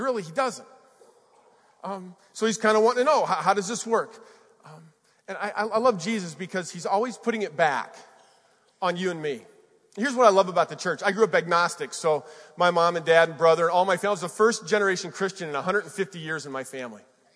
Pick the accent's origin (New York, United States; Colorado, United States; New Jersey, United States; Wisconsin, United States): Colorado, United States; You know, I'm from Colorado. We haven't won a football game in like 20 years, so I'm thinking, go Buffs.